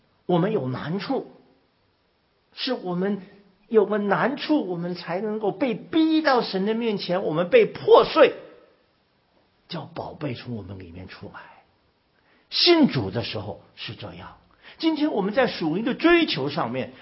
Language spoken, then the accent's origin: Chinese; China; 我们从中国来的，就尤其是新移民啊，